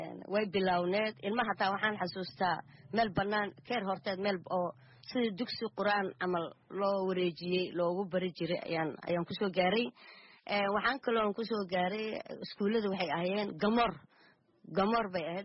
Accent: Jamaame, Lower Juba, Somalia; moved away as an adult; now in Kenya; Soomaaliya aan ku dhashay Soomaaliya aan soo bartay ku soo barbaaray kuna guursaday

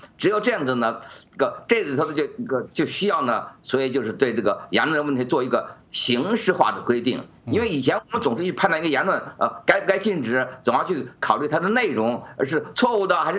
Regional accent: China; 我觉得我们中国人尤其有着这个非常沉重的、惨痛的教训。

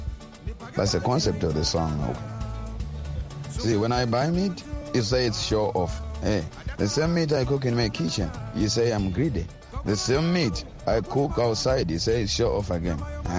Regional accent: Malawi; I'm from Malawi, Southern Africa.

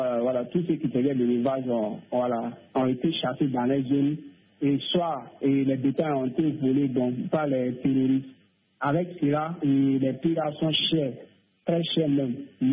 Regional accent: Centre-Ouest, Burkina Faso; je suis dans mon village natal, au centre-ouest du Burkina Faso.

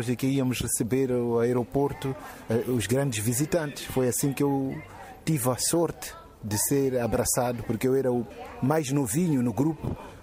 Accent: Mozambique; Assim como nós, moçambicanos

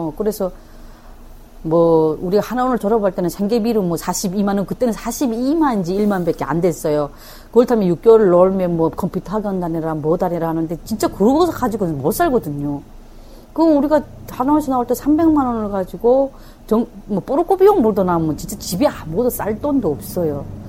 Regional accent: Chongjin, North Hamgyong, North Korea; 내 고향이 장경북도 청진이 나오더라고요. 진짜 내 살던 청진은 좋은 곳이었어요. 예, 바다가 끼어 있고 국경이 중국 국경, 러시아 국경이 다 끼어 있거든요.

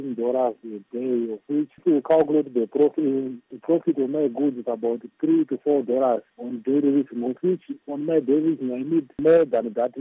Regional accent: Guruve, Mashonaland Central, Zimbabwe; I'm from Guruve and Fumbi Pools.

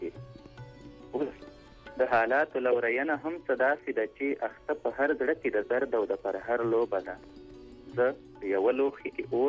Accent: Khost, Afghanistan; زه د خوست يم یعنی خوست

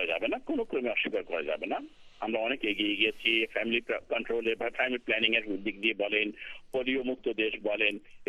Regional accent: Bangladesh; আমরা বাংলাদেশের লোক, সব একসঙ্গে বাস করব, আমরা সব বাংলাদেশি বাঙালি আমরা

